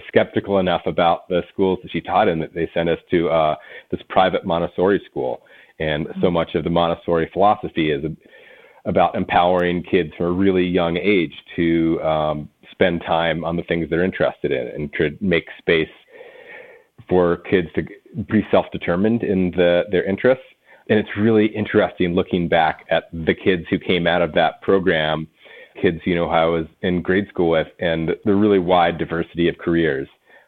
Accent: Cincinnati, Ohio, United States; I grew up in Cincinnati, Ohio, which is not a very outdoorsy place.

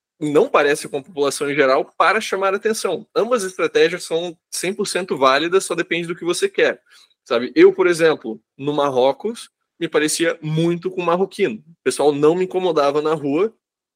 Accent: Brazil; E daí eu falo que eu sou brasileiro

